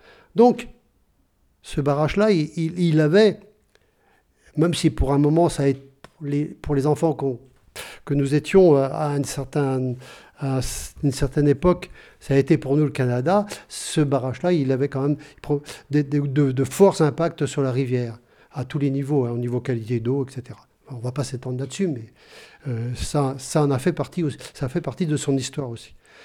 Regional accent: Belle-Isle-en-Terre, Brittany, France; Et voir ça à Belle-Île-en-Terre, ma ville natale, quoi, hein

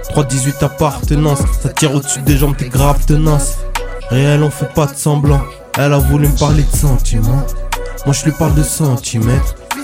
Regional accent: Haiti; Moi je suis haïtien.

